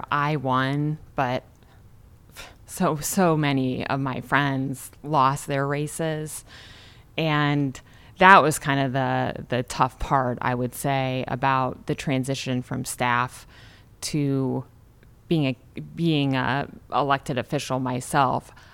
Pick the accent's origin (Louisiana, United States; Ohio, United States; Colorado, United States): Ohio, United States; And then the legislator from my hometown was term limited, and she and I had long conversations about, you know, returning home and running for the seat. She was looking for a candidate. It's a tough district. It's a swing district. There are very few of those in Ohio right now